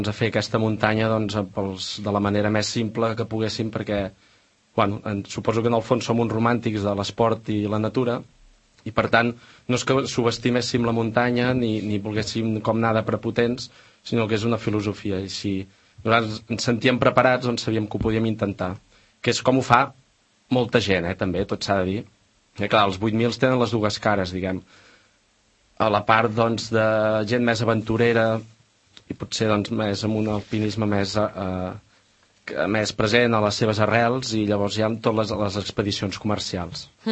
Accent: Avinyó, Catalonia, Spain; Hem tingut tot un poble darrere, nosaltres som d'Avinyó

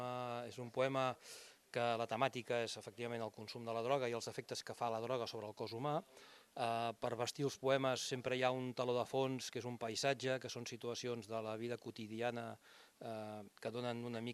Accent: Premià de Dalt, Catalonia, Spain; jo soc de Premià de Dalt, i el Maresme i les contrades del Maresme

